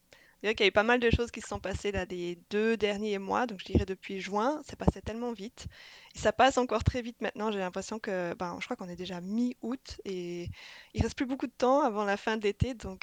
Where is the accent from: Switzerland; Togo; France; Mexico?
Switzerland; now in Seattle, United States; j'ai 35 ans, je viens de Suisse et ça va être mon 4e été à Seattle.